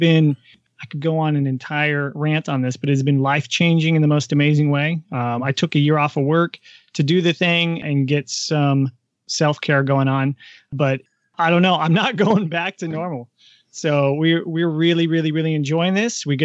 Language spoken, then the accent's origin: English; Seattle, Washington, United States; I was from Seattle. I'm now from everywhere.